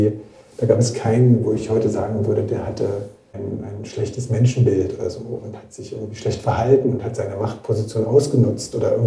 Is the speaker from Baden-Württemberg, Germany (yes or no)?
no; Colditz, Saxony, Germany; Ich bin hier im Kolditz groß geworden und zur Schule gegangen.